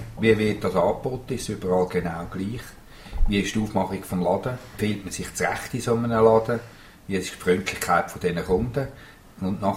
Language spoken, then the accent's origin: German; Zurich, Switzerland; now in Spreitenbach, Switzerland; ich komme aus der Region Zürich, beziehungsweise ich bin seit 17 Jahren gut in Spreitenbach.